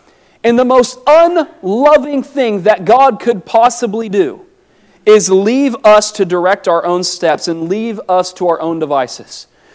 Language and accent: English; Oregon, United States; I'm from Oregon. You can tell I don't sound like a Southerner.